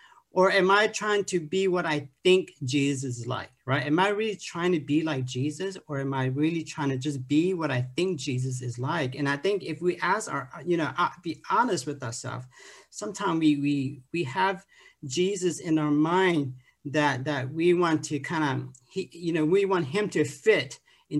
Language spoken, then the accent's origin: English; Laos; I'm originally from Laos, and that's a small country in between Vietnam and Thailand and Cambodia there.